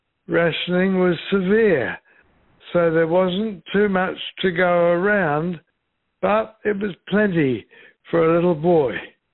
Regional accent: England, United Kingdom; born there; I was born in England in November 1939. It was a very scary time to begin life. I grew up scared of being bombed.

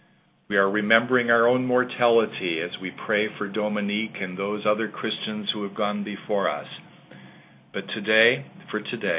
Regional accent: Minnesota, United States; I was reminded of this very personally this week when in my home state of Minnesota, a large highway bridge collapsed during rush hour.

